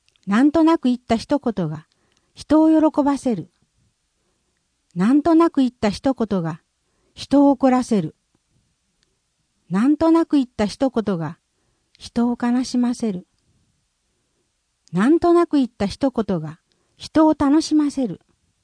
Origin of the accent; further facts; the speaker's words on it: Philippines; Japanese is a second language; 私はフィリピンで生まれ育ちました。